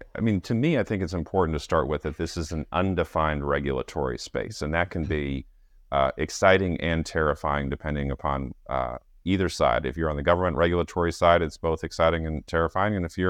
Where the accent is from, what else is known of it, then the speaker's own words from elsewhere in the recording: San Diego, California, United States; I grew up in San Diego, California.